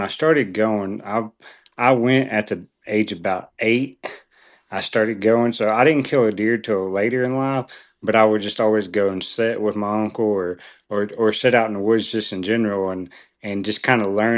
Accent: Ada, Oklahoma, United States; I'm from Ada, Oklahoma, born and raised. I've hunted and fished my whole life.

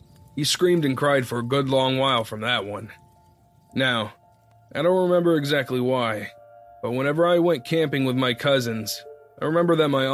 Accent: Ohio, United States; You see, growing up in Ohio, I spent a lot of time at my cousin's house.

